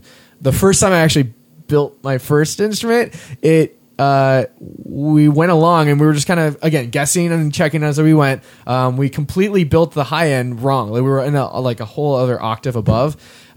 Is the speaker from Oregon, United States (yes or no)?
yes; Oregon, United States; because I'm from Oregon